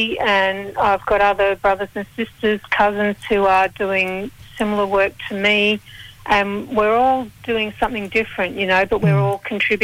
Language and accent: English; Sydney, New South Wales, Australia; born there; I'm a Darug woman, Darug Darawal, and I was born in Sydney. And I have to acknowledge that I'm talking to you today from the beautiful Bundjalung country in the northern New South Wales coast.